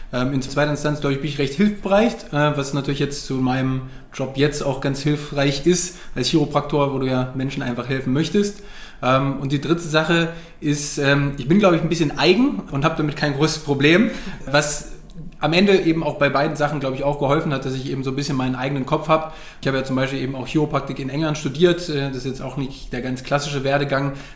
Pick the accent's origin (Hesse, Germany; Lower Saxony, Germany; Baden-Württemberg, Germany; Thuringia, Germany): Lower Saxony, Germany; Wolfsburg; Also ich komme ja eigentlich aus Wolfsburg.